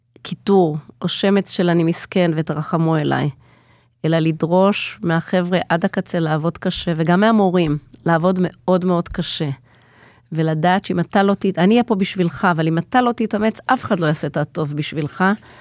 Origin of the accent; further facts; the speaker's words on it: Kiryat Gat, Southern District, Israel; now in Beit Shemesh, Israel; אז האמת היא שאני שמחה שגדלתי בקריית גת.